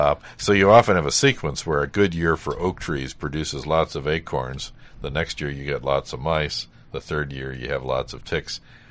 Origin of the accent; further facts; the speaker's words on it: Cleveland, Ohio, United States; I grew up in Cleveland, and I remember the whole time I was growing up, the idea of filling the shores of Lake Erie to gain more land.